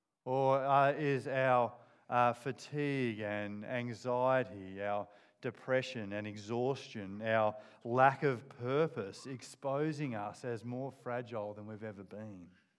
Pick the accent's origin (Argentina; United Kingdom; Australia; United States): Australia; Kangaroo Island, South Australia; So I grew up on Kangaroo Island on a farm with 7,000 sheep.